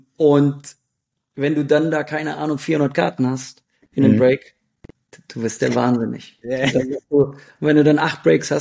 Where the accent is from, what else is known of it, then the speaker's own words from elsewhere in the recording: Hanover, Lower Saxony, Germany; ich komme ja aus Hannover